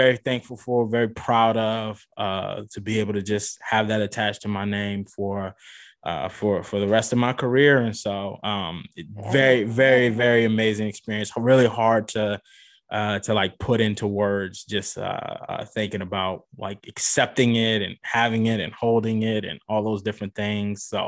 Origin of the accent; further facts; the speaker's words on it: New Orleans, Louisiana, United States; So me being from New Orleans, like I grew up on